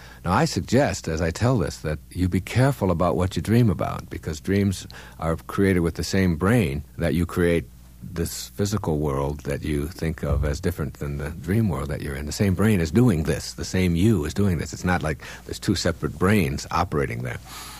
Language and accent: English; Detroit, Michigan, United States; I am back in my youth, and in my youth, I grew up in the Detroit area, and I was a hockey player.